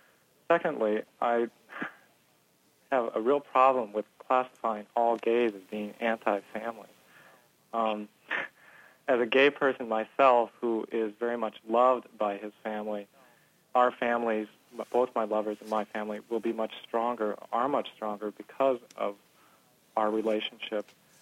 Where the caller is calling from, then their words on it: Shoreview, Minnesota, United States; Hello, I'm calling from Shoreview.